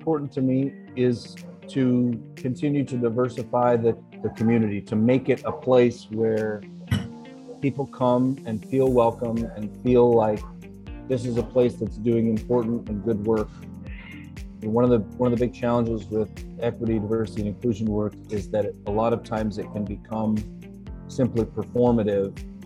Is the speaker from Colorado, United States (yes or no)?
no; Alaska, United States; Well, the thing that always comes to mind is that I'm from Alaska, which was born in Alaska.